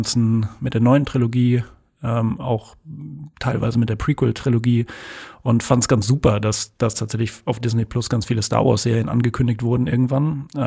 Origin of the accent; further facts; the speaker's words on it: Freiburg, Baden-Württemberg, Germany; in sämtlichen 2 Comicläden von Freiburg, wo ich herkomme